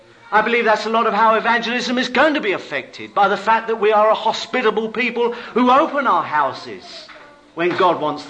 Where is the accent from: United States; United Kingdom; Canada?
United Kingdom; England; Well, we're English.